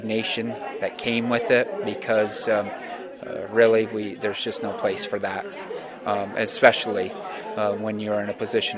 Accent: Chateaugay, New York, United States; Chateauguay is my hometown, as you mentioned.

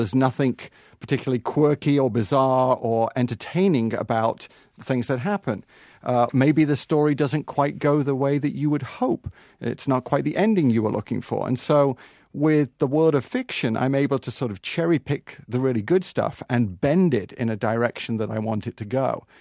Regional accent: England, United Kingdom; moved away as an adult; now in United States; so actually, I found my way here from England. I came here in the early 90s

